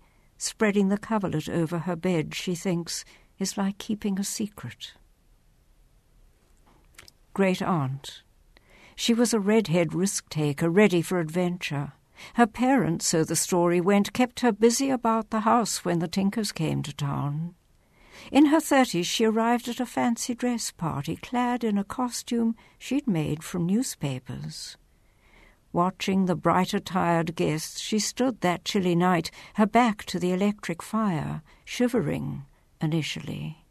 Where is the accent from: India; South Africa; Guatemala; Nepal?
South Africa; now in Bloomington, United States; I'm a South African who moved to Bloomington almost 15 years ago.